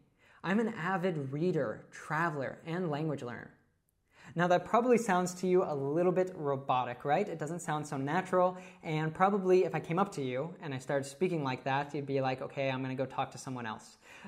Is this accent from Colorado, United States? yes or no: yes; Colorado, United States; now in Barcelona, Spain; I was born and raised in Colorado, where I studied international affairs at the University of Colorado. I now currently live in Barcelona.